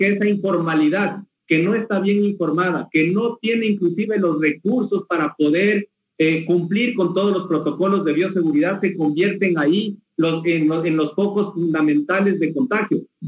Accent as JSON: {"language": "Spanish", "town": "Quito", "region": "Pichincha", "country": "Ecuador"}